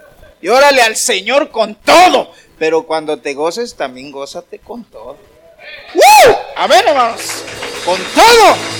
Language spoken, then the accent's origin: Spanish; Veracruz, Mexico; Bueno, es que nosotros somos jarochos. Y los jarochos tenemos la sangre caliente.